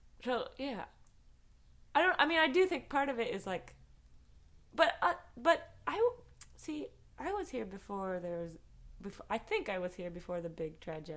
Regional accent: California, United States; also born or lived in Colorado; That was Northern California.

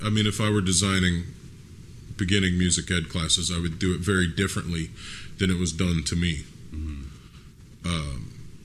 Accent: Lafayette, Louisiana, United States; I grew up in Lafayette, Louisiana.

